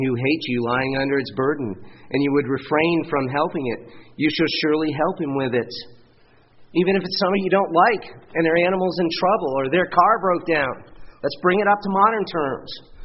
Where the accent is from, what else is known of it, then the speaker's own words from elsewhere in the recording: New England, United States; I knew in Massachusetts, and this is the way I was brought up in New England, you don't let dogs chase deer.